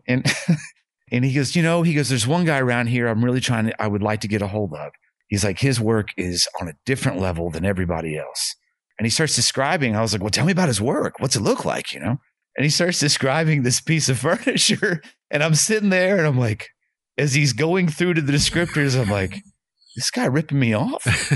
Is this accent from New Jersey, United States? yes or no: no; Fayetteville, Arkansas, United States; I grew up in Fayetteville. There's nothing more locally born and sourced than me.